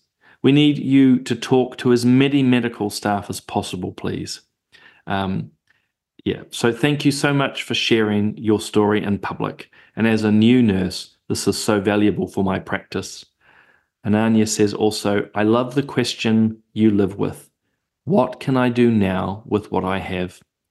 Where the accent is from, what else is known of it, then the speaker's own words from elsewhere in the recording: Whangarei, Northland, New Zealand; And seeing I'm also originally from Whangarei, hello, doubly so.